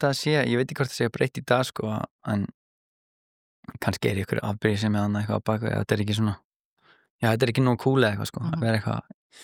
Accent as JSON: {"language": "Icelandic", "town": "Hafnarfjörður", "region": "Capital Region", "country": "Iceland", "tie": "born or raised there", "said": "ég uppalinn í Hafnarfirði og hérna, öll fjölskylda minni bara, þú veist, við erum allir miklir haffinningar og hef alltaf búið í Hafnarfirði"}